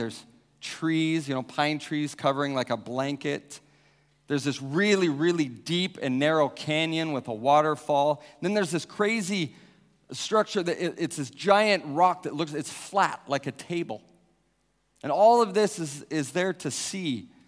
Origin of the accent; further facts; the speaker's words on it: Wyoming, United States; So, I'm from Wyoming. Back in Wyoming, I loved camping and going into the mountains.